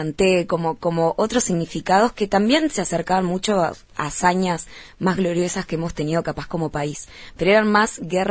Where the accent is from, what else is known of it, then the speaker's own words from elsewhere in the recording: Uruguay; nosotros como uruguayes